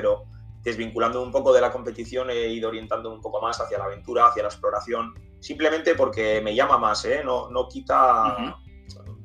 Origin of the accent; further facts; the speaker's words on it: Bilbao, Basque Country, Spain; soy un chico de Bilbao, aficionado al ciclismo prácticamente toda la vida